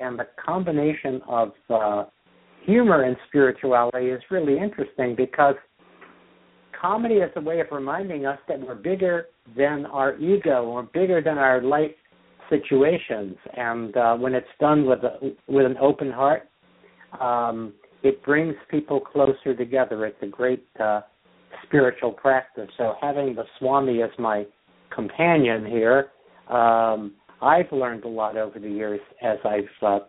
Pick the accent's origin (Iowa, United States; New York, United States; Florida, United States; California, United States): New York, United States; Growing up in New York, you had Yogi Berra.